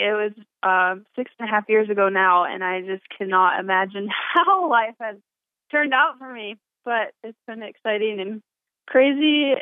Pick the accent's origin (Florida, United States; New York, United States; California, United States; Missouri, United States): New York, United States; Sure. Well, I'm from New York, and right before my 21st birthday, I met the missionaries.